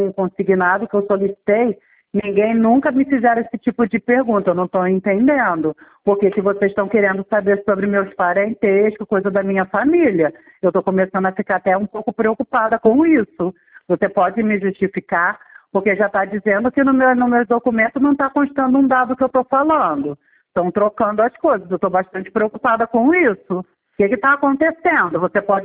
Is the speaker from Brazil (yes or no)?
yes; Barra do Corda, Maranhão, Brazil; now in Palmas, Brazil; eu hoje sou da Barra da Coroa, mas eu moro no endereço de Palmas, tá?